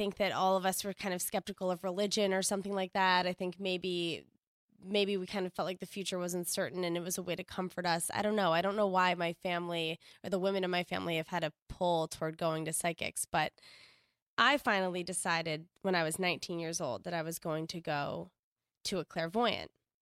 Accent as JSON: {"language": "English", "town": "Washington", "region": "District of Columbia", "country": "United States", "tie": "born or raised there", "said": "And I grew up in Washington, D.C., where little psychic shops were all over the place. I grew up in Georgetown, where I would pass them all the time as a child"}